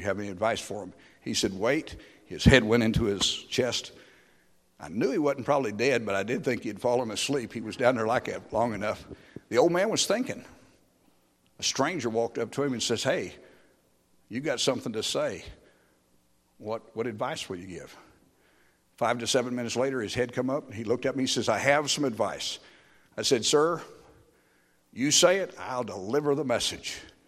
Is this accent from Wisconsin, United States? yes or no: no; Missouri, United States; I'm from Missouri.